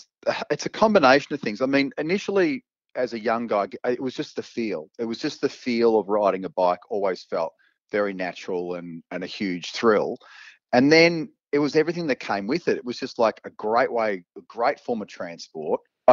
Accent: Tullamarine, Victoria, Australia; growing up in Talmarina, my parents had a milk bar in Keilor Park

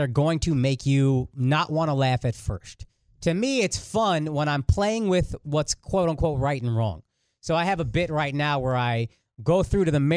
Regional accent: Plano, Texas, United States; also born or lived in Frisco / Dallas; but I grew up in Plano and then I moved to Frisco when I was in 11th grade in 2000.

